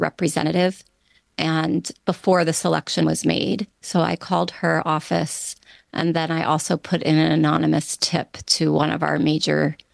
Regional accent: Washington, District of Columbia, United States; Well, I grew up in Washington, D.C.

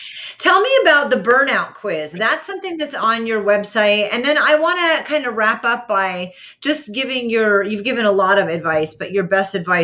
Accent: New England, United States; I'm from New England. You know? That's a real thing.

